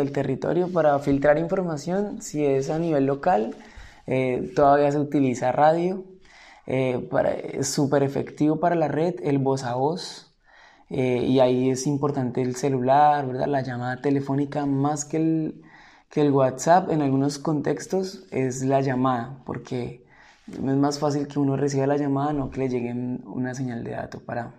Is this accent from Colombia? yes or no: yes; Colombia; vengo de Colombia y represento la Red Nacional de Jóvenes Rurales en Colombia.